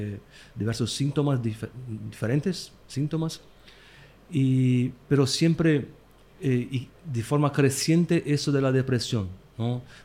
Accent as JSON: {"language": "Spanish", "region": "São Paulo", "country": "Brazil", "second_language": "Spanish", "lives_now": "Brasília, Brazil", "said": "soy de Brasil, de São Paulo, ¿no? Uh-huh. Pero hace 6 años que vivo en Brasilia."}